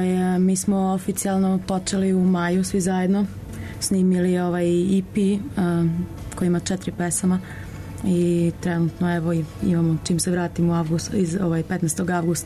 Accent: Schaffhausen, Switzerland; Ja sam iz Schaffhausena, to je isto, graniči se sa Nemačkom

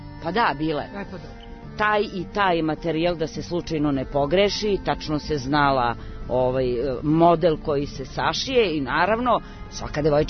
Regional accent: Šumadija and Western Serbia, Serbia; Kada odrastate u tom naselju i provodite najlepši deo detinjstva u Šumaricama, vi imate onda jednu privilegiju koju druga deca nemaju.

